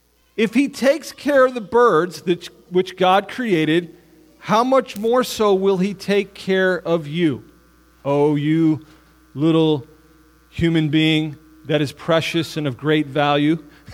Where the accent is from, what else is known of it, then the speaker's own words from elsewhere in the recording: New York City, New York, United States; I grew up down in New York City. I was in Queens till I was 10 years old. And then, but I've lived in the North Country for a long time at this point.